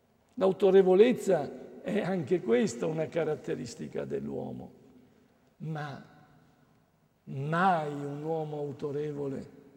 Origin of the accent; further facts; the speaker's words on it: Verona, Veneto, Italy; io sono di Verona, nato a Verona